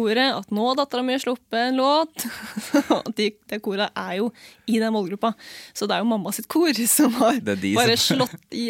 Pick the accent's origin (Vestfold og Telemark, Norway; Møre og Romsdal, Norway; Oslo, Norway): Møre og Romsdal, Norway; born there; Så jeg ble født på Sunnmøre, jeg også.